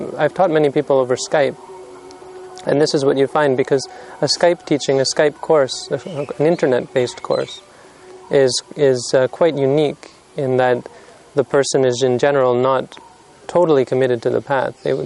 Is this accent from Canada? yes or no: yes; Canada; "Hello, where are you from?" I said, "I'm from Canada."